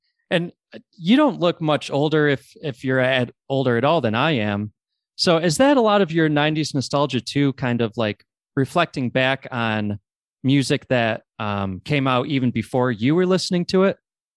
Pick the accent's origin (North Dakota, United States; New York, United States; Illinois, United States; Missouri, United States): New York, United States; I grew up in upstate New York.